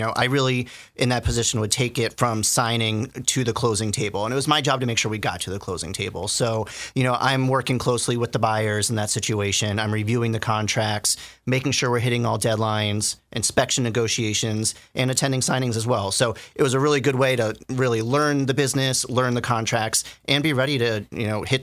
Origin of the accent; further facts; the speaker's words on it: Rockville, Maryland, United States; Actually grew up in Maryland. So I grew up in Rockville, Maryland.